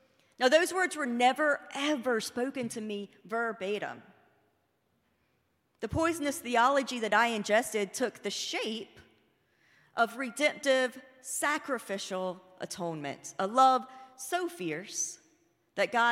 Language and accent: English; Greenville, South Carolina, United States; Like I said, I'm from Greenville, South Carolina, home to Bob Jones University.